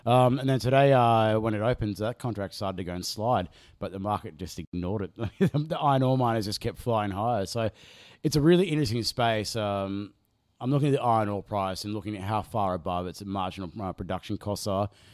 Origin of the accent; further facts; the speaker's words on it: Lindfield, New South Wales, Australia; used to have an Ample in my local hood in Linfield where I grew up.